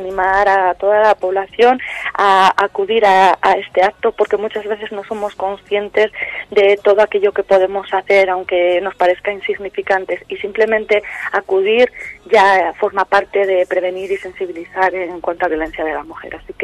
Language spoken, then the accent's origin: Spanish; León, Castile and León, Spain; porque nosotras somos de León y estamos pues, muy contentas de poder visitar esa zona.